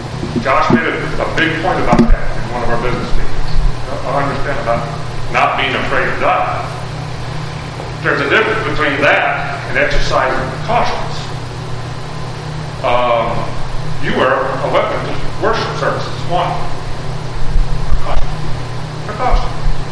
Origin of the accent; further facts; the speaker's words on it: Athens, Alabama, United States; My hometown, Athens, Alabama, Limestone County